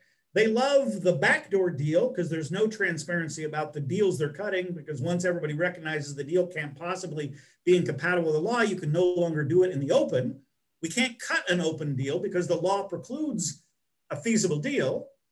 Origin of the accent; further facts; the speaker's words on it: Boise, Idaho, United States; I grew up in Boise, Idaho, and if any of you have heard of Boise